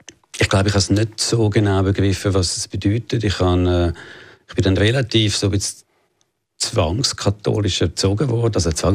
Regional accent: Oerlikon, Zurich, Switzerland; ich bin unter eher härteren Bedingungen, ein bisschen prekären Bedingungen aufgewachsen in Oerlikon. Ich bin dort ins Primarschulhaus Öpfelbaum gegangen. Meine Mutter ist eine französische Jüdin

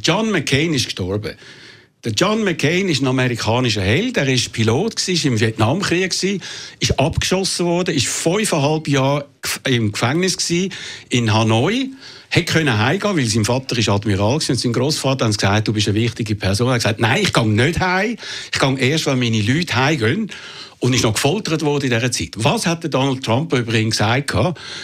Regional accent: Switzerland; Als Schweizer.

